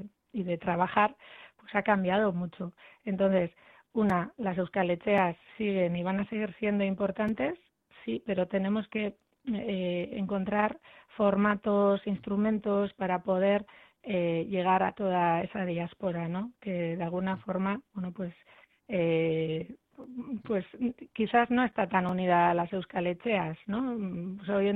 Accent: Basque Country, Spain; soy vasca y como persona vasca tengo familia en la diáspora, ¿verdad?, de diferentes generaciones

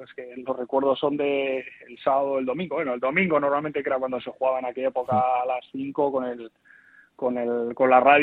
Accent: Portugalete, Basque Country, Spain; yo soy de Portugalete, nací allí. Ya de los últimos años que nació gente en Portugalete, quedaron pocos años más ya. Y bueno, pues ahí me crié, ¿eh? En la calle Avenida Simón Bolívar

